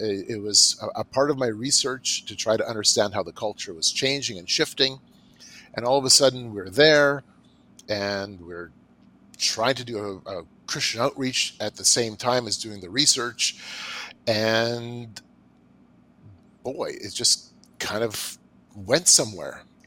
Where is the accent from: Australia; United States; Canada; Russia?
Canada; I'm from Canada.